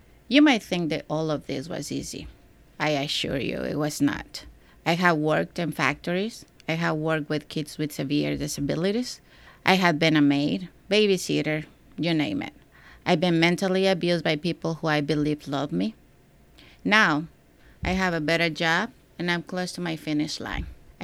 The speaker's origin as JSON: {"language": "English", "country": "Guatemala", "tie": "born or raised there", "moved": "yes", "lives_now": "Providence, United States", "said": "I was born and raised in Guatemala. I was born in a country with beautiful volcanoes, mountains, and beaches, rich in culture and in faith. I came to Providence on April 18, 2000."}